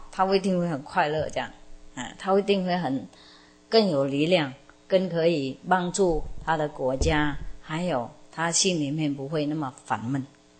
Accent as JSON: {"language": "Chinese", "country": "Taiwan", "said": "我们台湾人是比较会处理这些事情的"}